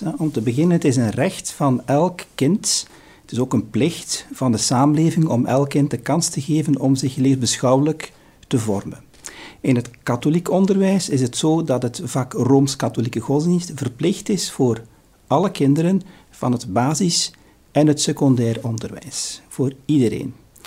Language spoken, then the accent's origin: Dutch; Flanders, Belgium; Ik ben een West-Vlaming van oorsprong. Ik ben geboren in 1965. Dat is het jaar dat het Tweede Vaticaans Concilie tot zijn einde kwam. En ik kom eigenlijk uit een heel klassiek, eigenlijk zeer katholiek familie.